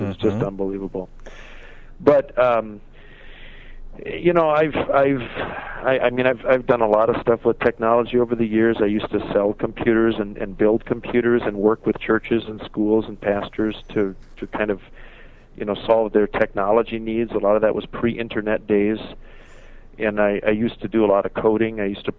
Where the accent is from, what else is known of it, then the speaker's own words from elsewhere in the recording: Arizona, United States; Well, I grew up down here in Arizona. I grew up down on the Mexican border, about 60 miles south of Tucson.